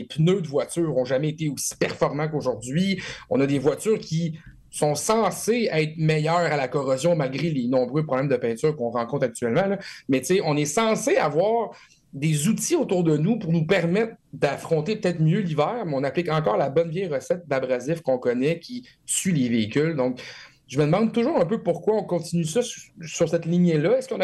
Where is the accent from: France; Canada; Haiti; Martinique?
Canada; Quebec; chez nous au Québec